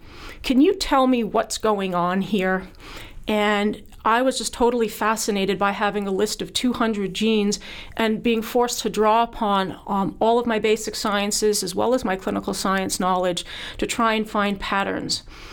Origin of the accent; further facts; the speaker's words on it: Canada; now in United States; Being a Canadian transplant, however, I was not eligible for a lot of the available funding